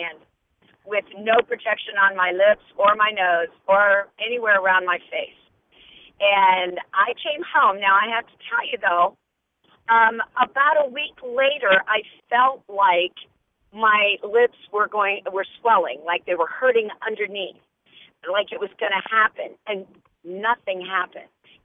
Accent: Palm Harbor, Florida, United States; I am from Palm Harbor, Florida.

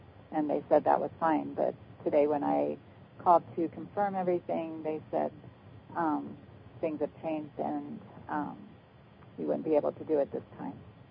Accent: Colorado, United States; I'm from Colorado.

